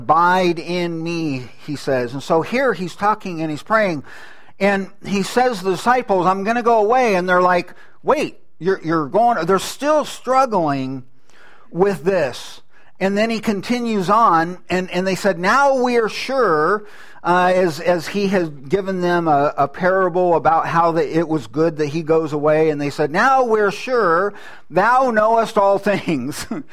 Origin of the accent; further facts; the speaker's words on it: California, United States; I grew up in the San Joaquin Valley, and so that is a huge valley.